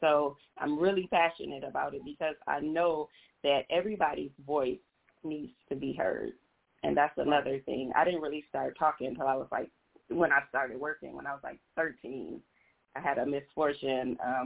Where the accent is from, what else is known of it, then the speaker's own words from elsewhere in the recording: Ypsilanti, Michigan, United States; I'm from Ypsilanti, Michigan. So Ypsilanti on the map. It's a small town.